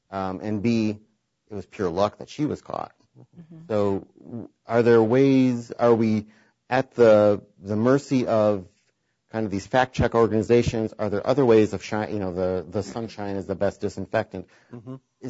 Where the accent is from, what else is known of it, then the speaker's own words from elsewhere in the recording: Chicago, Illinois, United States; It's when I say I was from the Midwest, I mean, I was from Chicago.